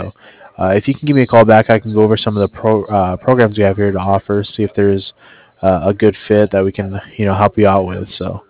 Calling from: Cardiff, Wales, United Kingdom; I'm calling over from Cardiff.

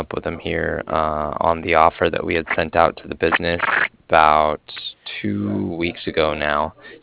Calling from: Cardiff, Wales, United Kingdom; And I'm calling from Cardiff.

